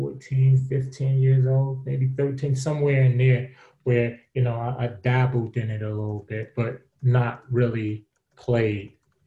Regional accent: New York, United States; I come from New York in the projects, and I grew up mainly in the projects.

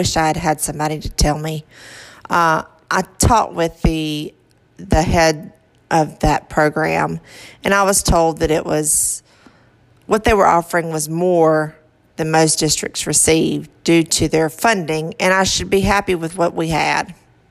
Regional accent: the South, United States; accent: southern; Bear with my southern accent.

